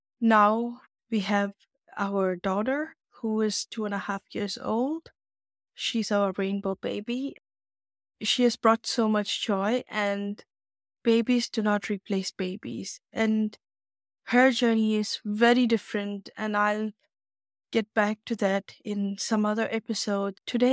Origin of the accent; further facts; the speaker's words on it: Tamil Nadu, India; I am born and raised in India, Tamil Nadu. I'm raised with Christian Pentecostal faith.